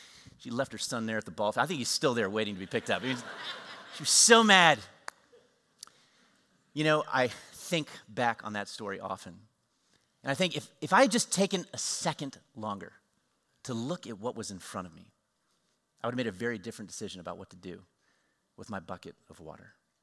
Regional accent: Harrisonburg, Virginia, United States; I grew up in Harrisonburg, Virginia. I was about 11 years old at the time

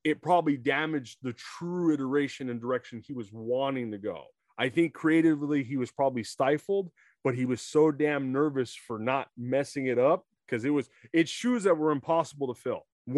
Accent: Los Angeles, California, United States; this is a movie based upon the City of Angels, Los Angeles, my hometown

